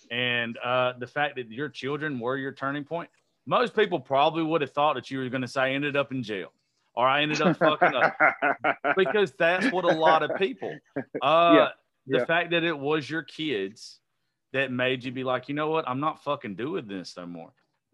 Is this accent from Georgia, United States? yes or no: yes; Georgia, United States; no DUIs, no goddamn. I'm from Georgia, bro.